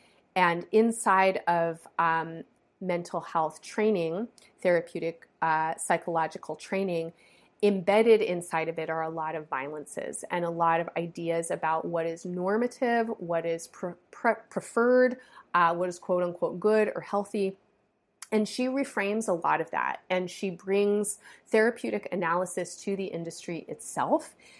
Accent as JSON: {"language": "English", "country": "United States", "tie": "born or raised there", "said": "as a descendant of Jewish people who fled persecution in Europe, I grew up in the United States."}